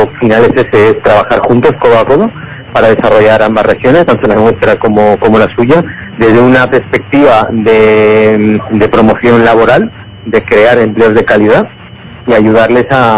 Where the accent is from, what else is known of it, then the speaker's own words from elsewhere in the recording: Castellón, Valencian Community, Spain; Venimos de Castellón, Valencia, la comunidad valenciana.